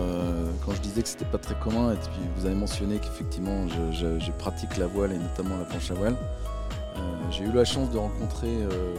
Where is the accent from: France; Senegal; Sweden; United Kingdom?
Senegal; born there; je suis né au Sénégal parce que mes grands-parents maternels ont vécu quasiment toute leur vie là-bas, ou toute leur carrière là-bas.